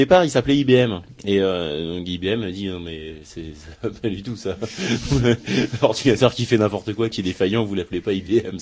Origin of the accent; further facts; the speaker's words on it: France; nous, en tant que français, on y bite que dalle.